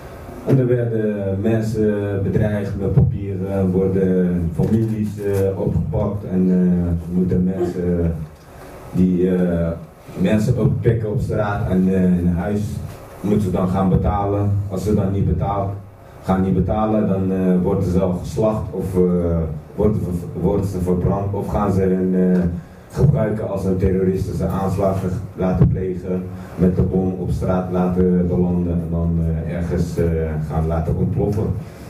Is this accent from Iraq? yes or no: yes; Iraq; moved away; Ik ben ook een van de vluchtelingen uit Irak. Misschien zie ik het al niet zo uit als een Irakees, maar dat ben ik wel.